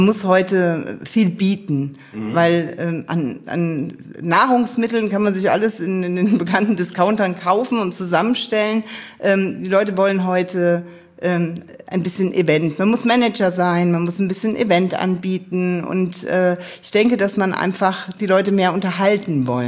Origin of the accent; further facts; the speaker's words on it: Neuwied, Rhineland-Palatinate, Germany; Bin ein Neuwieder Scherja in mehreren Generationen und da bin ich eigentlich auch sehr stolz drauf, weil Neuwied meine Heimat ist.